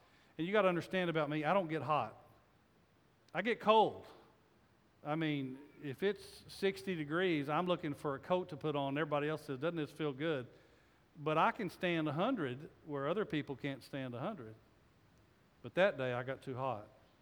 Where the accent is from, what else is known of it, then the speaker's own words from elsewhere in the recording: Texas, United States; As I said, I was raised in West Texas.